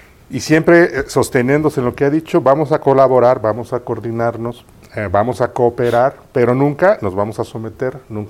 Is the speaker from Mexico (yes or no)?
yes; Mexico; no somos todos los mexicanos